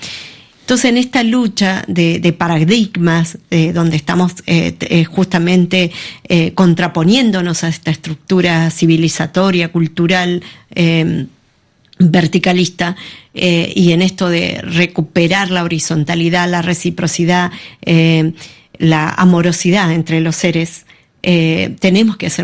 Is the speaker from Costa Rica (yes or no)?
no; Patagonia, Argentina; quienes estábamos muy lejos, yo vengo de la Patagonia